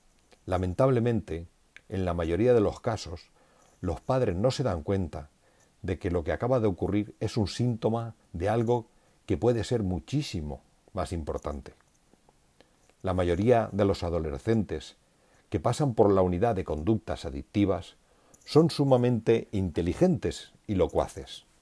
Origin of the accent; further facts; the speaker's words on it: Spain; Sé que como españoles tenemos la tradición de acompañar todo con alcohol